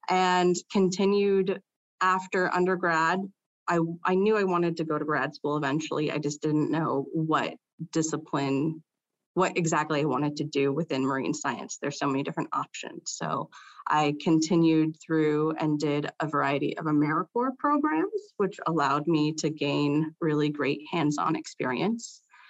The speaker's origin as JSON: {"language": "English", "town": "Port Townsend", "region": "Washington", "country": "United States", "tie": "born or raised there", "said": "I grew up on the Olympic Peninsula in Washington State, and I went to, I'm from Port Townsend, so Port Townsend High School."}